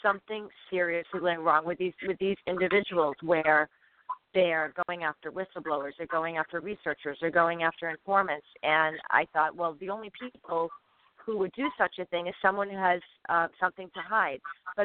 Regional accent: Boston, Massachusetts, United States; now in Long Island, United States; I mean, I grew up in Boston, near Boston, and I was raised to respect the police.

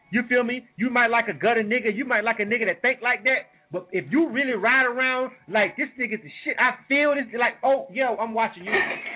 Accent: the South, United States; I grew up listening to that shit. I'm from the South.

